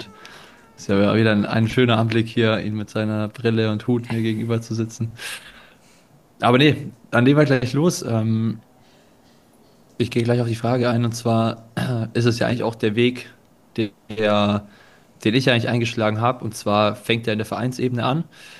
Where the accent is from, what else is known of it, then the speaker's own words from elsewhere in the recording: Bavaria, Germany; Und gerade bei mir in Oberbayern, wo ich herkomme, da sind Schwimmbäder schon ziemlich rar.